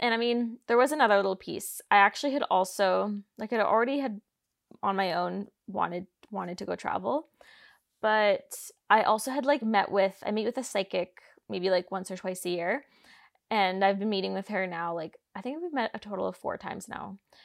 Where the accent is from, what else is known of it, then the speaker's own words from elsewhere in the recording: Canada; I kind of felt like, you know, I'm Canadian. Like, they can't, like, keep me out of the country, like, locked out forever.